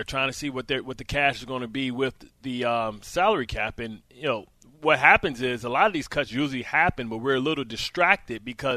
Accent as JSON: {"language": "English", "town": "Detroit", "region": "Michigan", "country": "United States", "said": "I played in the NFL for 11 years, and I'm from Detroit, Michigan."}